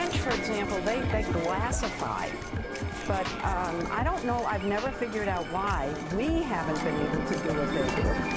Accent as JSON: {"language": "English", "country": "United Kingdom", "said": "what I, as a Brit, would call the English Channel"}